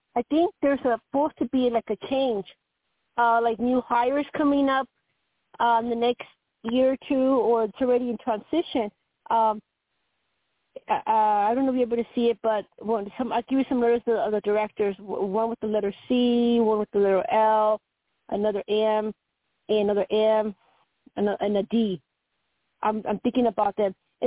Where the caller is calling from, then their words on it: Colorado, United States; from Colorado.